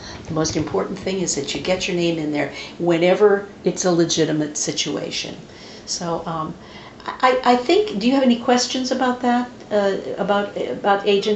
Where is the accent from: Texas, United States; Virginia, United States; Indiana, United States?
Indiana, United States; moved away as an adult; She was and I'm from Indiana, so I'm, you know, I mean, what you sees is what you gets, kind of.